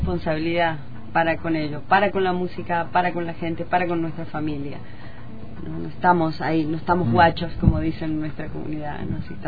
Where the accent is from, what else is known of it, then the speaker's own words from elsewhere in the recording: Mendoza, Argentina; bueno, vengo de Mendoza y en Mendoza está declarado pueblo no argentino